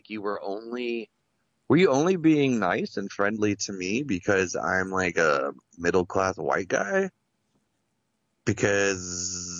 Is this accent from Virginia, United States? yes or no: yes; Virginia, United States; I come from the Shenandoah Valley, and I have people that I love and respect and grew up